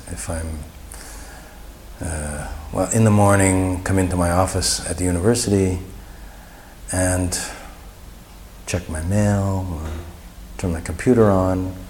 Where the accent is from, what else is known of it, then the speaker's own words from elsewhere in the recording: Canada; moved away; well, I'm Canadian, so I have to know this stuff.